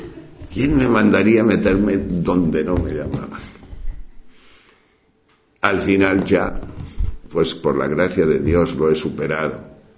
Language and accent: Spanish; Sahagún, Castile and León, Spain; Cuando yo era pequeño iba a ver películas en mi pueblo que mi madre solo me dejaba. Era un pueblo pequeño. En Sagún de Campos se llama ese pueblo, en la provincia de León.